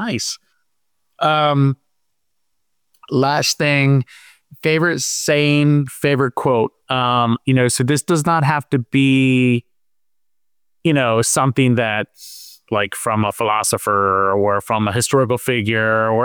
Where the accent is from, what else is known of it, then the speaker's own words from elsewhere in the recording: Philadelphia, Pennsylvania, United States; So the Galapagos is funny because I'm from Philadelphia and huge sports fan.